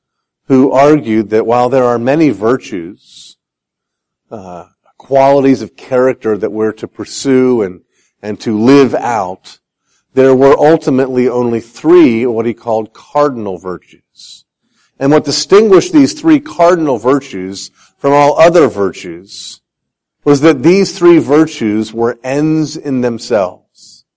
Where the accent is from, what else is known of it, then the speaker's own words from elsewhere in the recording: Scotland, United Kingdom; Now today you have before you not only a Scot, but as you might expect, a Scottish Presbyterian.